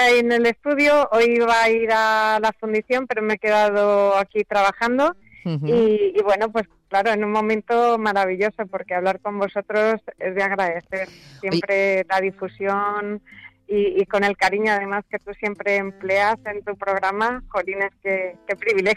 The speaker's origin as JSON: {"language": "Spanish", "region": "Community of Madrid", "country": "Spain", "said": "como madrileña"}